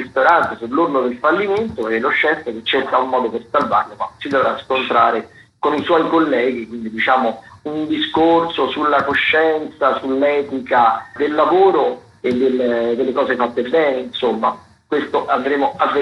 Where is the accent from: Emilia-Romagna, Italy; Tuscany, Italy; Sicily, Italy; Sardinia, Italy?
Sicily, Italy; siamo dalla Sicilia, veniamo dalla Sicilia ovviamente